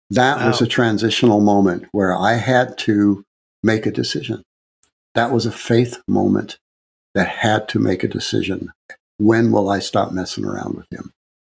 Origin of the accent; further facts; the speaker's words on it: Missouri, United States; I'm driving my little Ford Econoline on the back roads of Missouri, going home to my hometown.